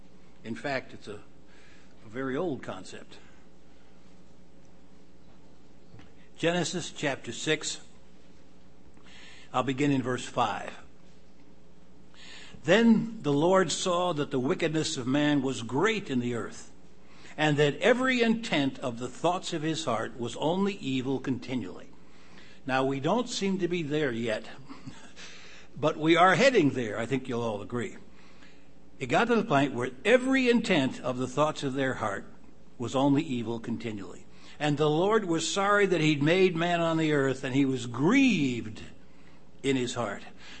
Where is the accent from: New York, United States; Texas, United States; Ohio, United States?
Ohio, United States; Cleveland; When I was first went out to Pasadena in 1961, I'm from Cleveland, and we were out there.